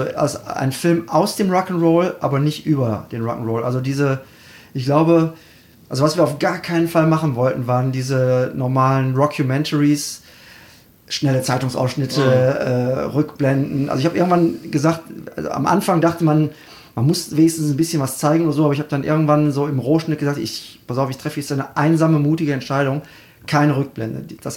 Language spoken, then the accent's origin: German; Mülheim an der Ruhr, North Rhine-Westphalia, Germany; ich komme aus Mühlheim an der Ruhr. Ich bin 31 Jahre alt.